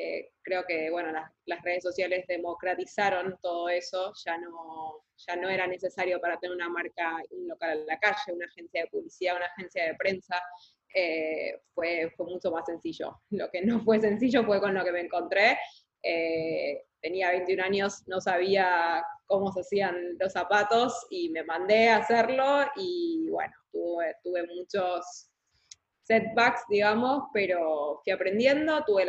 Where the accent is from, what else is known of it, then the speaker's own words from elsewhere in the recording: Buenos Aires, Argentina; soy argentina, de Capital Federal. Tengo 28 años